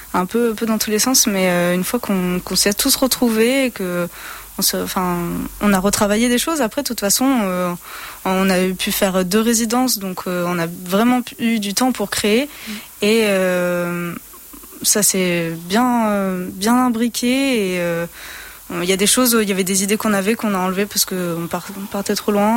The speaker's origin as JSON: {"language": "French", "town": "Marseille", "region": "Provence-Alpes-Côte d'Azur", "country": "France", "said": "moi, je ne viens pas d'ici du tout. c'est pas grave. Moi, je viens de Marseille et je suis venue ici pour les études."}